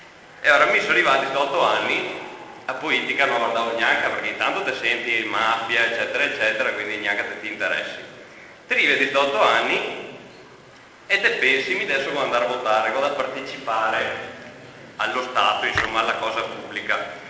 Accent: Cittadella, Veneto, Italy; sono di Cittadea

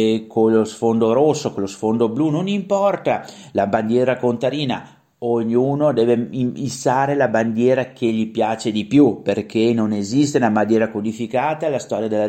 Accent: Veneto, Italy; noi siamo veneti

